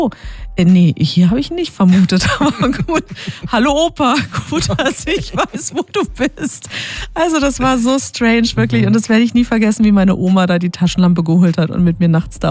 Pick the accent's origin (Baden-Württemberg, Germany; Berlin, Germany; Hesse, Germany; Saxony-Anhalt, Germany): Baden-Württemberg, Germany; Also auch meine Eltern aus der Hannover-Ecke. Ich bin im Schworbeland aufgewachsen und geboren auch. Also ein echter Schwab.